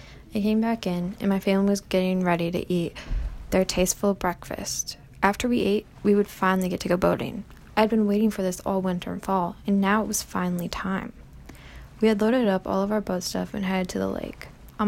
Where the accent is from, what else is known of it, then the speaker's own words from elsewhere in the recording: Cedar Falls, Iowa, United States; Georgewood State Park has always been my favorite place to go growing up in Cedar Falls, Iowa.